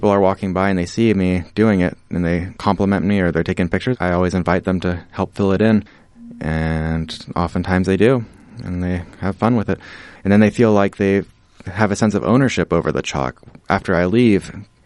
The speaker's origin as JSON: {"language": "English", "region": "California", "country": "United States", "said": "I'm from California, and I just started doing chalk in California"}